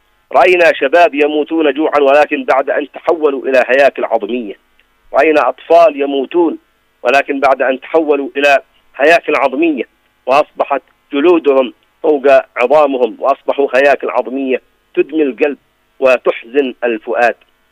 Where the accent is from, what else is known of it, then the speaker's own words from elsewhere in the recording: Yemen; فنحن كشعب يمني نحمد الله